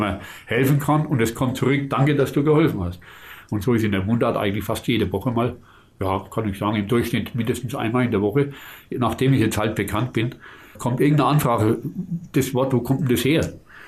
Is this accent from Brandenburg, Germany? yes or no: no; Bavaria, Germany; Ich bin ein Bayer, aber meine Heimat ist Franken. Der Oberfranken natürlich, klar.